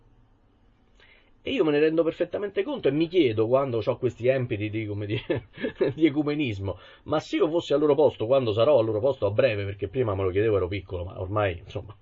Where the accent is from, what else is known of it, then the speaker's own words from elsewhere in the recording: Rome, Lazio, Italy; io sono romano di Roma e ne sono anche piuttosto orgoglioso